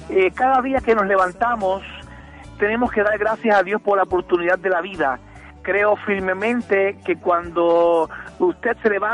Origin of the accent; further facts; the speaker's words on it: Puerto Rico; Vengo de una familia de músicos. Soy de Puerto Rico